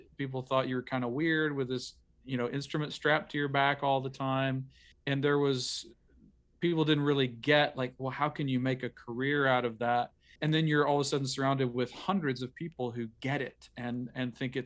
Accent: McMinnville, Tennessee, United States; I grew up in Warren County here in Middle Tennessee in a town called McMinnville.

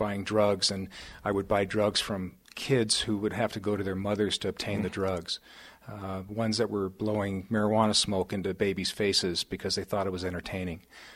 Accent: Colorado Springs, Colorado, United States; also born or lived in Denver / Montana; I'm from Colorado originally, born in Denver, raised in Colorado Springs. My dad was military, but we ended up being assigned up at Malmstrom Air Force Base in Montana when I was still in high school.

